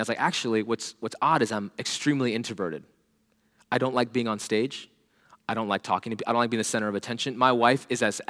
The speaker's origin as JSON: {"language": "English", "country": "India", "tie": "born or raised there", "moved": "yes", "said": "I grew up in India during the time of Star Wars, so I have no idea what Star Wars even was when I moved here."}